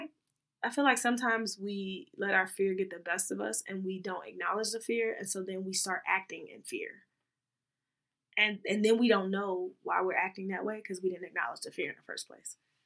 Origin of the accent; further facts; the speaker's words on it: London, United Kingdom; I'm from London